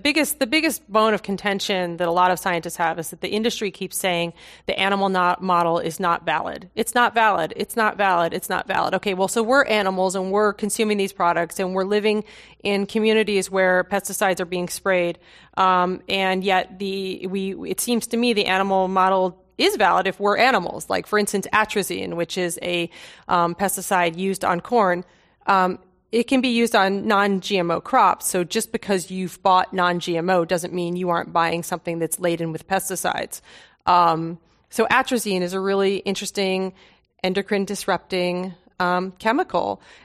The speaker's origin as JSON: {"language": "English", "region": "Maine", "country": "United States", "tie": "born or raised there", "said": "Shelley Pingree, a congresswoman from Maine, my home state"}